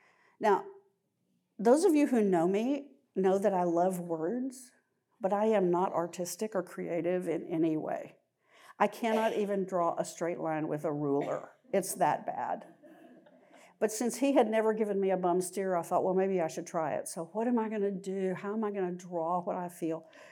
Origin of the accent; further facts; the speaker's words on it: Texas, United States; Y'all know I grew up in West Texas. Well, we have dark skies in West Texas.